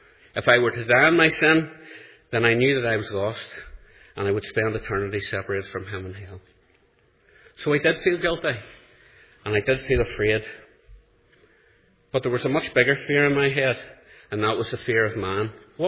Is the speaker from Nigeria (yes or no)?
no; Monkstown, Northern Ireland, United Kingdom; For the first 28 years of my life, I grew up in the Monkstown Estate.